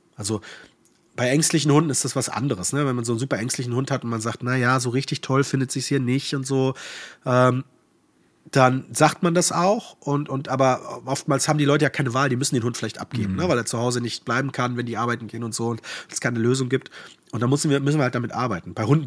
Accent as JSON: {"language": "German", "town": "Cologne", "region": "North Rhine-Westphalia", "country": "Germany", "said": "ich bin ja aus Köln."}